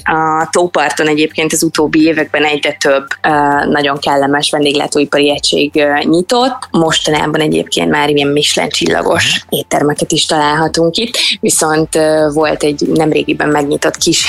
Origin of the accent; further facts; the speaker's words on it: Hungary; ez egy ilyen nagyon aprócska kis falu, de én itt nőttem fel, így a Vértes és a Gerecs lábánál egy nagyon festői kis környezet, úgyhogy én nagyon-nagyon szeretem, és akkor ide költöztem vissza, így az egyetem után is.